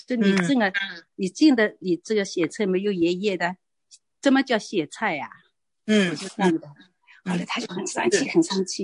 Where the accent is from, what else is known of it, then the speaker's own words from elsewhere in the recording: China; 我也是中国人啊，哈。